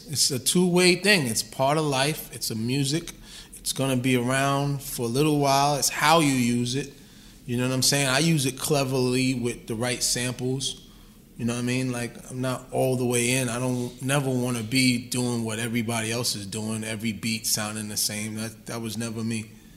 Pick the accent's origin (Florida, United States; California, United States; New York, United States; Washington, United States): New York, United States; Queens; I'm from South Jamaica, Queens.